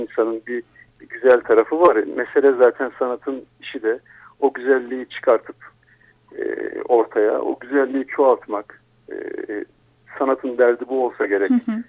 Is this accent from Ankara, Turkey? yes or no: no; Eskişehir, Turkey; Yani evet ben Eskişehir'de büyüdüm. Köy gibi bir yerde içeride kaldı. Eskişehir'in içinde.